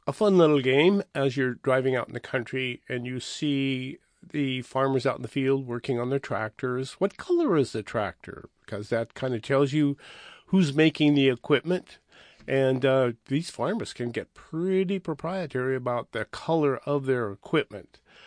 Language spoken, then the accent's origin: English; Billings, Montana, United States; My father was a machinist who worked on trucks. in growing up in Billings, Montana, along the interstate there, trucks would come through and they would break down.